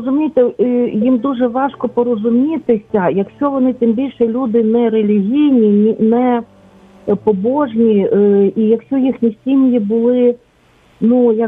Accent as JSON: {"language": "Ukrainian", "town": "Lviv", "region": "Lviv Oblast", "country": "Ukraine", "said": "я зі Львова."}